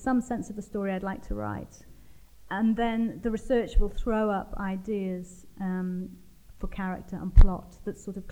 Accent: Wales, United Kingdom; also born or lived in London; now in Warwickshire, United Kingdom; I do visit Wales a lot, but I grew up in a very Anglo part of Wales, Pembrokeshire. And I feel that having lived away from Wales for so long and having only really quite a marginal connection with it, I would feel like a bit of a fraudster claiming a big Welsh identity now.

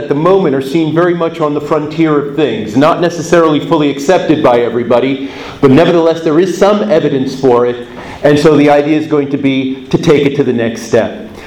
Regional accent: United States; I'm from the United States, and of course, we have a whole big kind of mythology surrounding the move westward across the United States, right?

